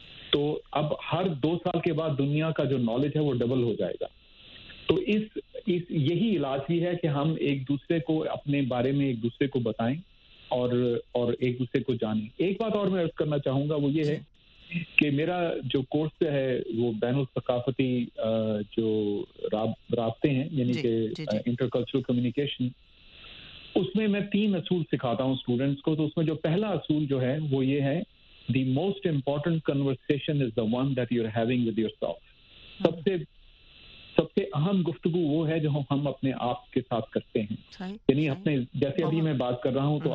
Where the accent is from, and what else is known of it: Pakistan; moved away as an adult; now in Buffalo, United States